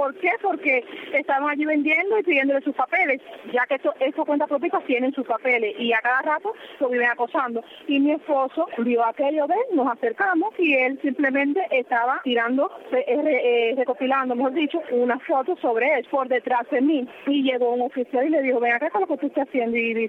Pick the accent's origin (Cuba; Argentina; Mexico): Cuba; Contramaestre, Santiago de Cuba; de acá del municipio de Contramaestre, provincia de Santiago de Cuba